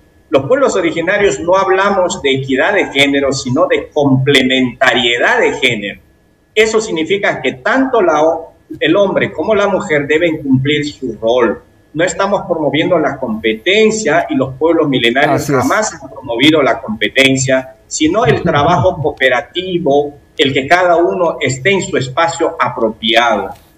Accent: Amazon, Peru; Esa es la visión que como peruanos y amazónicos debemos trabajar.

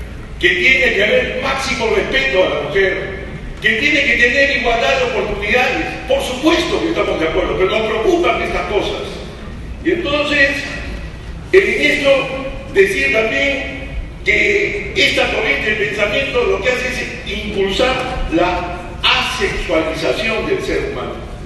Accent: Peru; Nos preocupa como seres humanos, como peruanos, como padres de familia.

